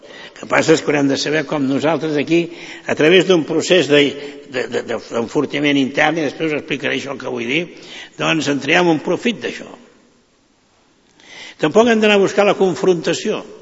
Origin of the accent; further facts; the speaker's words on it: Catalonia, Spain; ells tenen la sensació de que nosaltres ens hem afeblit, com a catalans.